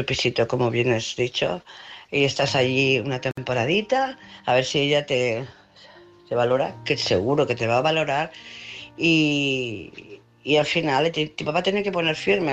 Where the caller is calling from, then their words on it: Barcelona, Catalonia, Spain; de Barcelona.